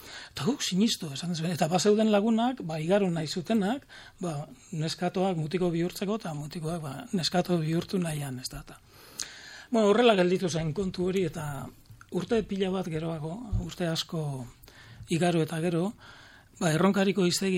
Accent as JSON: {"language": "Basque", "town": "Legazpi", "region": "Basque Country", "country": "Spain", "said": "Legazpiarra, Gipuzkoa. Baina Gipuzkoak naparra gara, Gipuzkoak naparra gara. Denok tira egiten diogu sentimentuari, eta nik badut birraitona leitzakoa."}